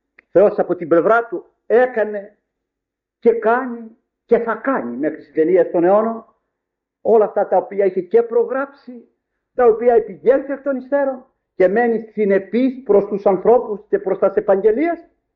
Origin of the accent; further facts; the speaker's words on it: Agioi Theodoroi, Greece; θυμάμαι όταν ήμουν μικρός, μου έβαζε ο πατέρας μου εκεί μπροστά στο ιερό, προς την αριστερά πύλη εκεί στο χωριό μου στους Αγίους Θεοδόρους